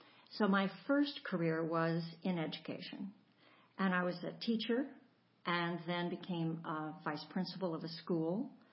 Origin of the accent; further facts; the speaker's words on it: Medford, Oregon, United States; Well, Vinita, I grew up in Southern Oregon when Medford was actually a pretty small town.